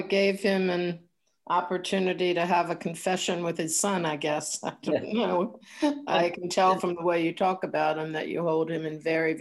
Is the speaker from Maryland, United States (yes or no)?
yes; Baltimore, Maryland, United States; I grew up in Baltimore, as did both of my parents.